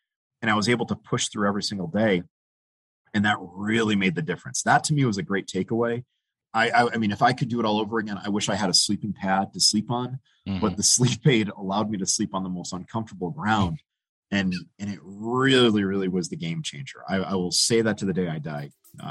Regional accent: Connecticut, United States; I'm from the Eastern Seaboard, right? Connecticut. And when I moved out to Utah

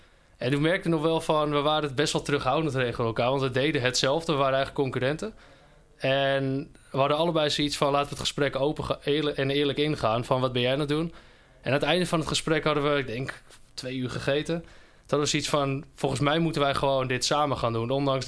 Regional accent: Zaandam, North Holland, Netherlands; born there; now in Oostzaan, Netherlands; 31 jaar oud. Ik ben geboren in Zaandam en woon in Oostzaan, een klein dorp naast Amsterdam.

